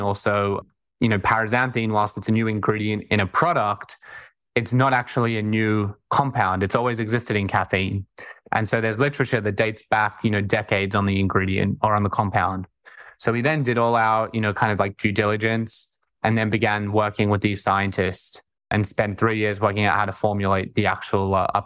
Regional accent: Sydney, New South Wales, Australia; accent: Australian; I grew up in Sydney, Australia, hence the accent.

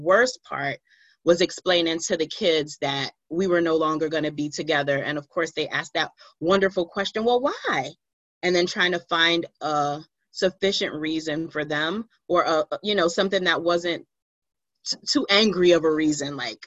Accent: Beaufort, South Carolina, United States; now in New York, United States; I live in Manhattan, New York. I was raised in Beaufort, South Carolina, and then I came back to New York. I've been here now for 25 years.

